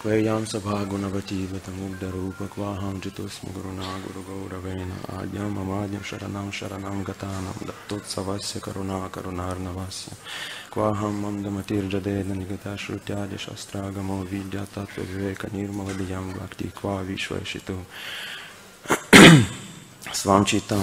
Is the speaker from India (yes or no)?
no; Ukraine; I'm from Ukraine